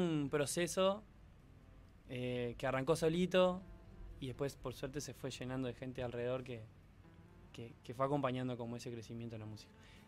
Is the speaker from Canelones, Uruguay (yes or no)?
no; Colonia Valdense, Colonia, Uruguay; yo soy de Colonia Valdense, vamos a dar contexto, ¿no?